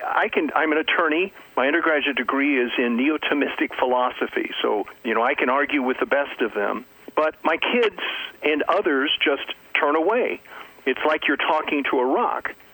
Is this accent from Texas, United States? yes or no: yes; Dallas, Texas, United States; I grew up Catholic. I was born and raised in Dallas, surrounded by Southern Baptists telling me I was going to go to hell because I was a Catholic.